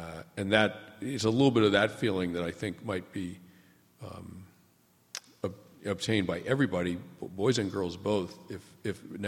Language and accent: English; New England, United States; I grew up in New England. My parents were like very committed pacifists.